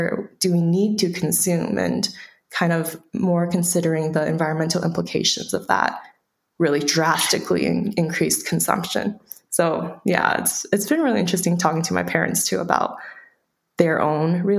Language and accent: English; Midwest, United States; also born or lived in Michigan / Pittsburgh; I was born in the States, in Michigan, and mostly grew up in like the Midwest. And then I also lived in Pittsburgh for 7 years.